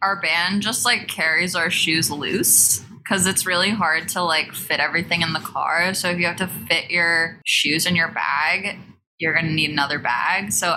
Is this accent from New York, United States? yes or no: yes; New York City, New York, United States; I grew up in New York City, so it wasn't really a driver vibe